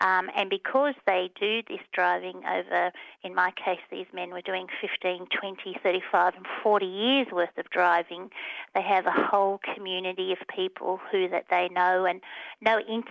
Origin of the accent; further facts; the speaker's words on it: Sydney, New South Wales, Australia; Well, I'm from South Sydney